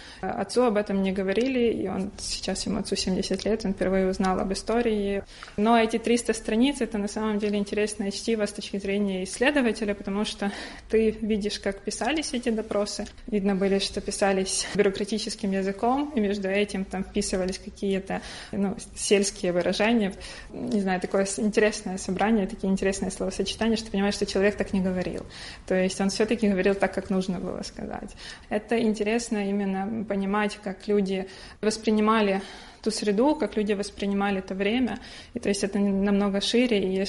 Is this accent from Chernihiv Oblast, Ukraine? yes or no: yes; Chernihiv Oblast, Ukraine; у меня история, моя личная история, что я из Черниговской области